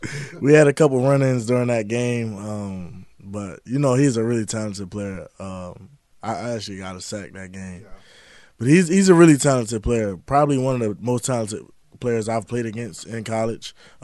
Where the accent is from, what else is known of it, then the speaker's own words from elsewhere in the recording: Baltimore, Maryland, United States; just being a kid growing up in Baltimore, you know, was my favorite NFL team.